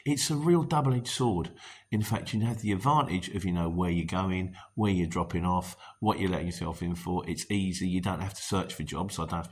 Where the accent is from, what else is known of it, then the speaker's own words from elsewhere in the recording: Luton, East of England, United Kingdom; I'm from Luton, my friend. Yeah, born and bred in Luton, and I'm proud of it.